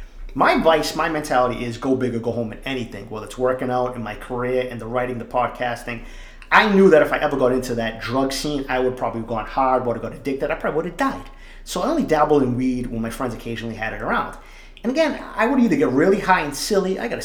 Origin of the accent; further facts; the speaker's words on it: East Boston, Massachusetts, United States; When I was a kid growing up, I grew up in East Boston. Everybody fucking knew a weed dealer.